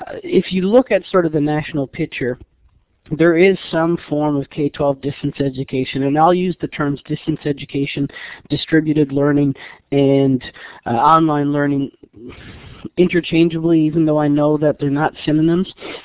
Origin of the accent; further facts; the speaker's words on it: Newfoundland and Labrador, Canada; now in Ontario, Canada; only because I was originally from Newfoundland, so I had known what was going on there fairly firsthand.